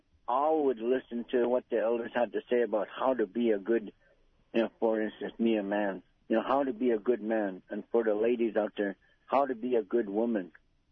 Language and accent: English; Bethel, United States; beautiful downtown Bethel when I lived there, and I'm pretty sure it's still beautiful over there. It's my hometown.